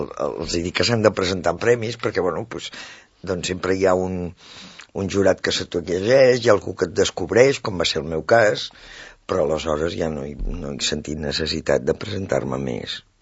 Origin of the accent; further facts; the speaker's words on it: Catalonia, Spain; jo sóc del Vallès, pròpiament sóc del Vallès.